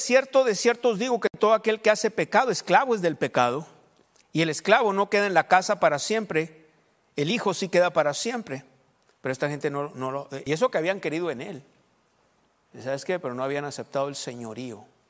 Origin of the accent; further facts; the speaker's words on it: Mexico; hablando de nosotros como mexicanos